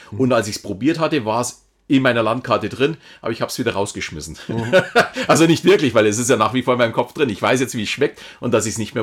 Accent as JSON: {"language": "German", "town": "Munich", "region": "Bavaria", "country": "Germany", "said": "Also ich kenne mich zum Beispiel hier jetzt als Münchner in Bayern recht gut aus"}